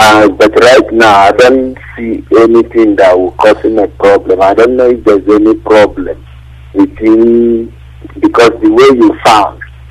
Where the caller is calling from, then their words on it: South Africa; Okay, I'm calling from South Africa.